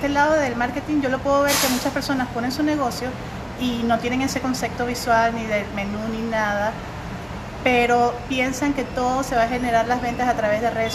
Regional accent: Venezuela; now in Mexico; yo vengo de Venezuela y tengo aquí ya 15 años

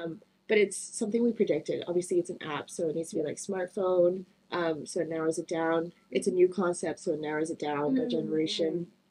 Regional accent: Switzerland; So growing up in Switzerland, mm-hmm. I spent a lot of time in nature.

